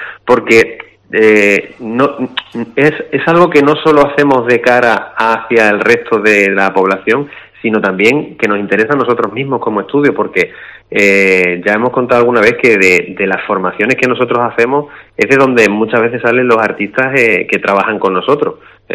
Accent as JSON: {"language": "Spanish", "town": "Almendralejo", "region": "Extremadura", "country": "Spain", "tie": "born or raised there", "said": "yo siempre llevo el nombre de mi pueblo a mucho honor por todo el mundo, pero es que creo que es necesario que la gente identifique el nombre de Almendralejo"}